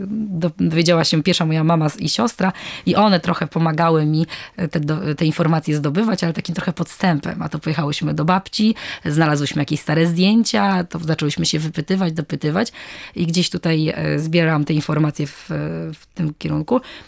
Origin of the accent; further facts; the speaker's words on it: Gdańsk, Pomeranian Voivodeship, Poland; Ja jako gdańszczanka, która mająca takie niemieckie korzenie